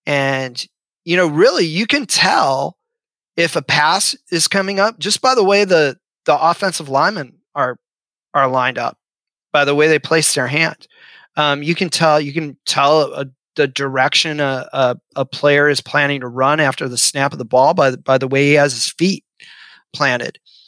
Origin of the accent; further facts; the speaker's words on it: Wisconsin, United States; Well, I grew up in Wisconsin, so I am quite...